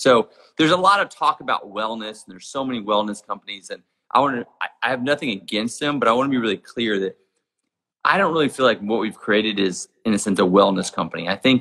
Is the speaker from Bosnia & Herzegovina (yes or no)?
no; Jackson Hole, Wyoming, United States; where I see a lot of it in my hometown of Jackson Hole, Wyoming, is we have a lot of people who really live paycheck to paycheck